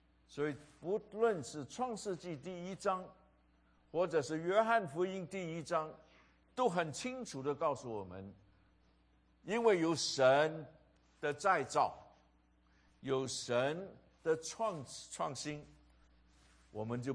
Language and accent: Chinese; China; 虽然我们中国人的哲理里面希望能够难得糊涂